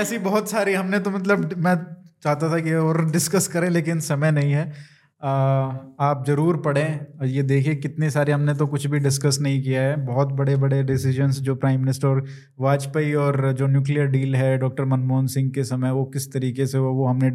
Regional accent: Haryana, India; क्योंकि मैं हरियाणा से हूँ और ये हमारे उधर बहुत प्रोपेगेंडा पीआर जो भी चलता है

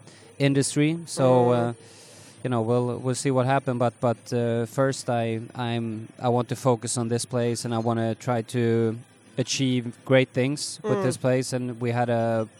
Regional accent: Stockholm, Stockholm County, Sweden; English is a second language; now in Singapore; I'm from Sweden, Stockholm, Sweden.

